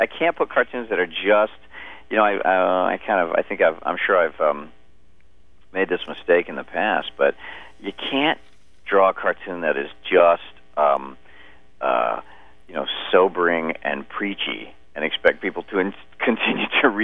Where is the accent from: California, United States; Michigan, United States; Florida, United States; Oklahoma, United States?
Oklahoma, United States; also born or lived in Texas; Of course, I was raised in Oklahoma and Texas, so...